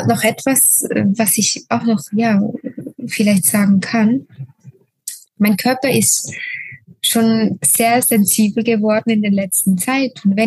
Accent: Switzerland

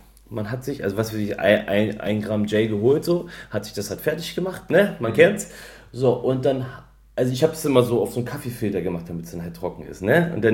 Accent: eastern Germany, Germany; aber ich komme halt ursprünglich aus dem Osten so und ich sagte, da ist es verbreiteter.

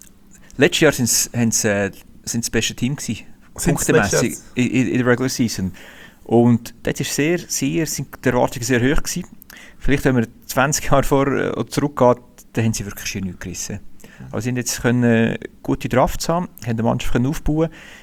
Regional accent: Switzerland; von mir als Schweizer.

